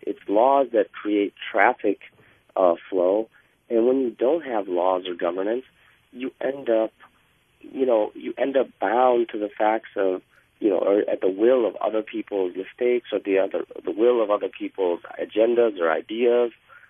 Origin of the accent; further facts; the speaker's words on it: India; born there; I was born in India, and I go back to India every, 2 years.